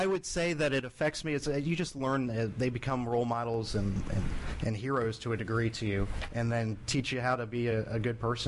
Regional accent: Darnestown, Maryland, United States; From Darnestown, Maryland, here outside D.C.

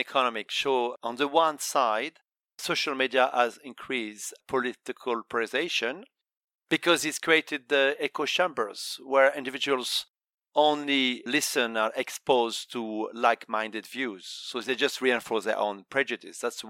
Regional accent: Sweden; I'm originally from Sweden

